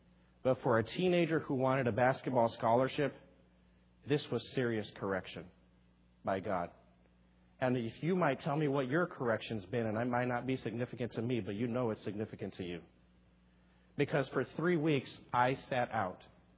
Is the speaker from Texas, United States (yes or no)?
yes; Texas, United States; I grew up in South Texas. Grew up as a teenager who loved the game of basketball with all my heart.